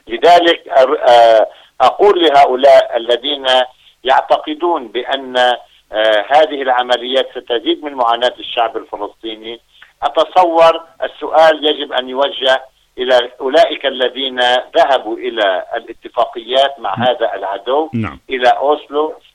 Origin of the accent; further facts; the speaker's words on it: Lebanon; عندنا في لبنان عندما بدأنا المقاومة ضد الاحتلال الإسرائيلي والاحتلال الصهيوني